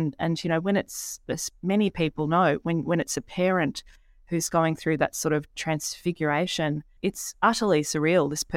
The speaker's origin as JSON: {"language": "English", "town": "Gold Coast", "region": "Queensland", "country": "Australia", "tie": "born or raised there", "said": "I grew up on the Gold Coast, but my dad was English and a huge reader."}